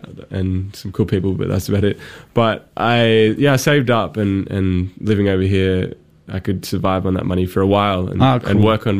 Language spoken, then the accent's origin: English; Australia; I don't know any better. I'm Australian.